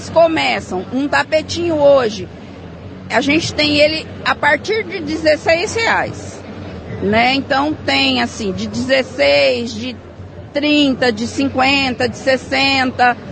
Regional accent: Paraná, Brazil; porque eu mesmo sou paranaense.

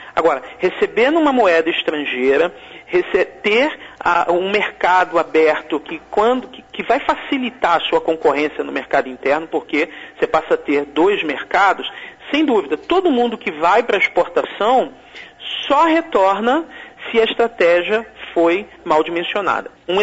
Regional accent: Espírito Santo, Brazil; Eu sou do Espírito Santo.

